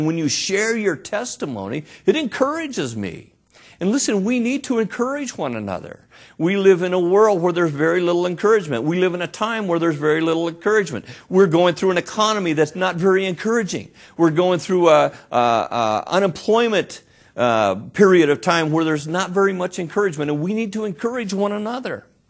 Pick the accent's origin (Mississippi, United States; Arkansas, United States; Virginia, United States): Arkansas, United States; I'm from Arkansas, and I say you all